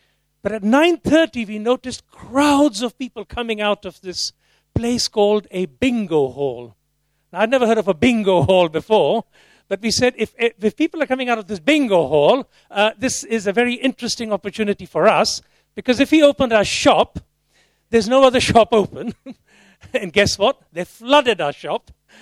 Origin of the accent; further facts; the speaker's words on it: Kenya; born there; my own family jumped on a ship, literally, and landed in Africa. And it was in East Africa. I was born in Kenya.